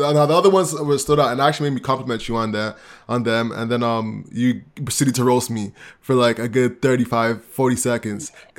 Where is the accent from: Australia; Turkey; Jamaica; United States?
Jamaica; Because I'm Jamaican